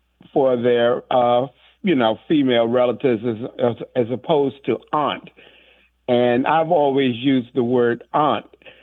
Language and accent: English; New York City, New York, United States; born there; accent: New York; also born or lived in Washington, D.C.; now in Dover, United States; I was born in New York City, and I lived 3 years in the District of Columbia. Shortly after my father passed away, I sort of inherited a mid-Southern accent.